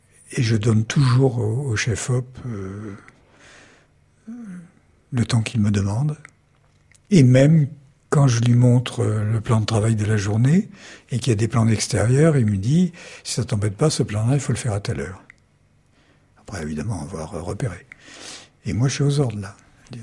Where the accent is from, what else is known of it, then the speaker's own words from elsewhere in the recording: Corsica, France; Mais je suis corse et les Corses ont aussi le sens de l'autodérision.